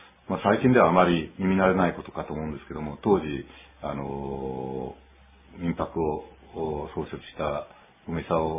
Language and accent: Japanese; Hiroshima, Japan; はい、私のちょっと過去を簡単にお話しますと、広島で家が呉服屋をしておりましたんで。